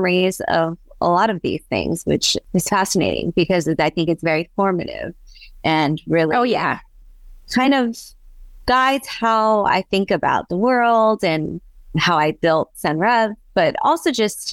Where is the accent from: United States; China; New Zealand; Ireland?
China; English is a second language; So my grandparents had a really lovely house in China with a really big yard, and they, you know, it was beautiful.